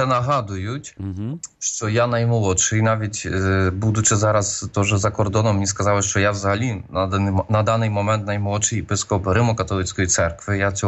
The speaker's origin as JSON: {"language": "Ukrainian", "town": "Mostyska", "region": "Lviv Oblast", "country": "Ukraine", "tie": "born there", "said": "я народився в Мостицьках. Це така парафія тут в архідіецезії досить міцна."}